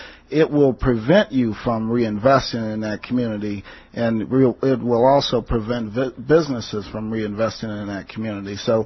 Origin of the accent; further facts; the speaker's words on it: St. Louis, Missouri, United States; He did not know that I was from St. Louis.